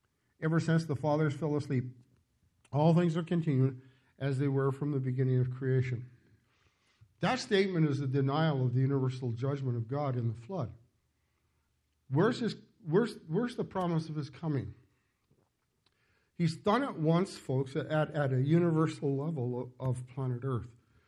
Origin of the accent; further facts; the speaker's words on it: Penticton, British Columbia, Canada; When I was a kid growing up in Penticton